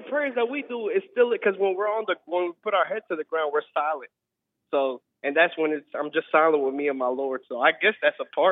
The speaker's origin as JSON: {"language": "English", "region": "North Carolina", "country": "United States", "tie": "born there", "said": "Yeah, that's when my parents came here. I was born here in North Carolina."}